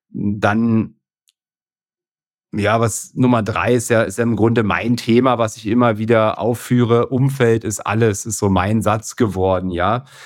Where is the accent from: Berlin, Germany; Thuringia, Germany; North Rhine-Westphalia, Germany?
Berlin, Germany; Also ich komme ja aus Berlin, ne.